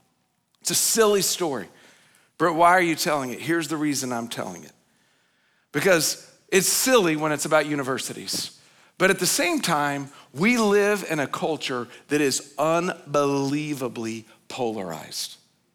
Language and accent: English; Oklahoma, United States; I grew up in Oklahoma, and some of you have known that.